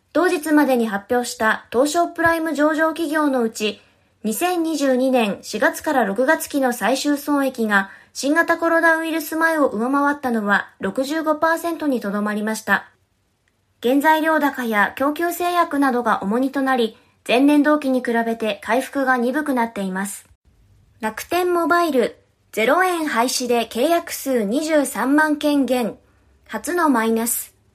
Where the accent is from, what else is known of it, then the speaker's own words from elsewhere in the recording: Ibaraki, Japan; 私は地元茨城県にある筑波山に遠足で行ったこと